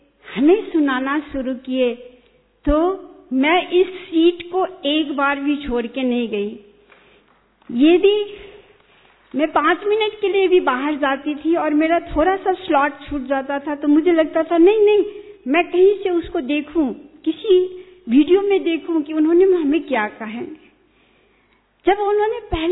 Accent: Nepal; मैं नेपाल से हूँ

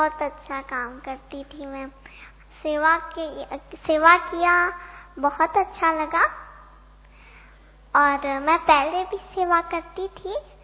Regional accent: Greater Noida, Uttar Pradesh, India; और मैं ग्रेटर नोएडा से आई हूँ।

